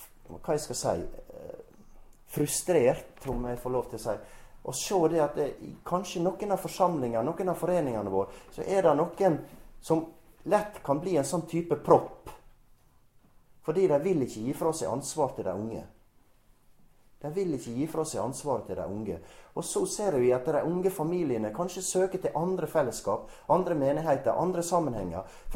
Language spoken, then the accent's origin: Norwegian; Godøya, Møre og Romsdal, Norway; jeg fikk vekse opp og bli en ung kristen i forsamlingen min hjemme på Godøya.